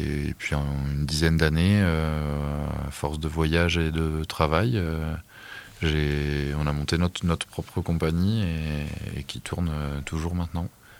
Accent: Pays de la Loire, France; Moi, je suis originaire de l'Anjou

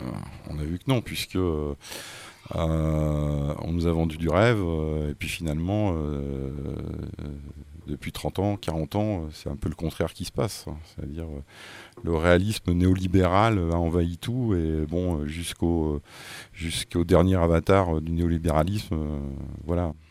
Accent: La Rochelle, Nouvelle-Aquitaine, France; born there; also born or lived in Nord-Pas-de-Calais; Nous, on vient du Nord-Pas-de-Calais, mais moi, je suis né dans une ZUP à La Rochelle.

